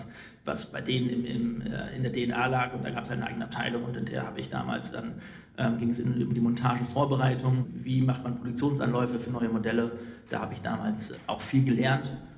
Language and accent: German; Münster, North Rhine-Westphalia, Germany; denn das ist Münster, meine Heimatstadt.